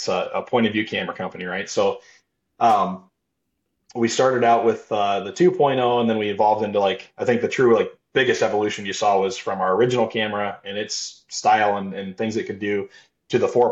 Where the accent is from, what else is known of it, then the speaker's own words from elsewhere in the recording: Iowa, United States; I grew up in Iowa with shotgun only, right?